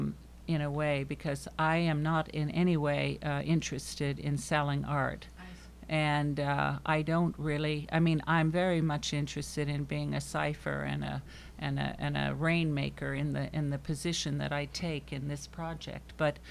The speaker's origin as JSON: {"language": "English", "town": "Manhattan", "region": "New York", "country": "United States", "tie": "born there", "said": "I was born in Manhattan, but I spent a lot of time moving around as a kid and came back a few times."}